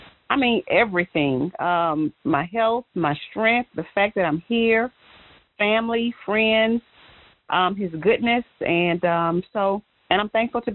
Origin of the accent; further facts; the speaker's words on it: Houston, Texas, United States; I'm from Houston, Texas.